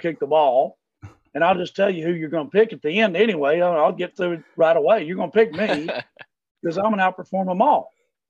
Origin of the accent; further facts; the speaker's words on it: Georgia, United States; I mean, I grew up in North Georgia, so there you had to be kind of a Georgia fan.